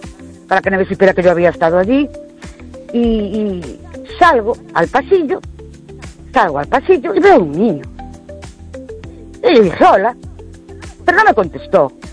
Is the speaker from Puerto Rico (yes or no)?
no; Ourense, Galicia, Spain; de Ourense.